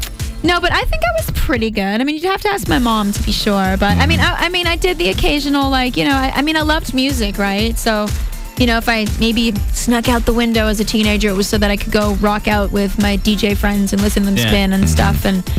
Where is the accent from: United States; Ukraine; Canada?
Canada; Victoria, British Columbia; going back to like age 14, growing up in Victoria, BC, but loving R&B and hip hop crazy